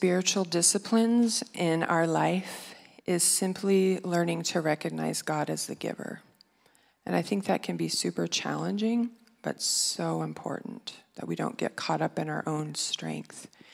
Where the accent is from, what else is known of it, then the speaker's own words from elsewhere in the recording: Midwest, United States; And I grew up in the Midwest, and it was hot in the summer